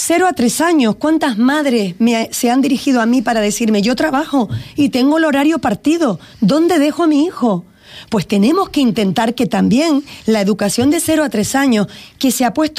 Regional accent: Canary Islands, Spain; somos canarios, majoreros

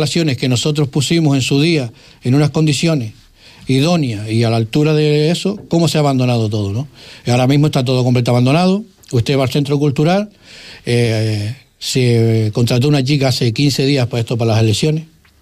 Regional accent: El Roque, Canary Islands, Spain; Nuestro pueblo del Roque, sí, yo vengo del Roque.

